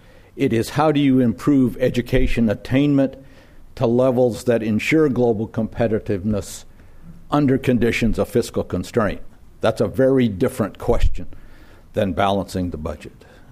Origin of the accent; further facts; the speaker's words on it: Colorado, United States; I'm from Colorado. Let me tell you, you ain't seen nothing yet.